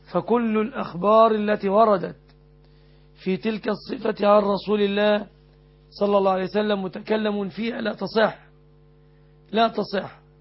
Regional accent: Egypt

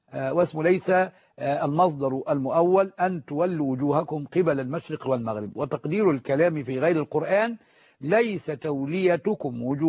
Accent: Sharqia Governorate, Egypt; أنا من الشرقية أيضا.

